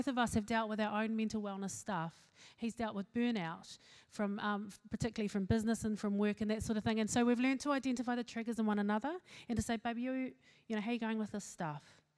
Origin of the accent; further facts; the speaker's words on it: West Auckland, Auckland, New Zealand; I am from West Auckland, but we draw the line there.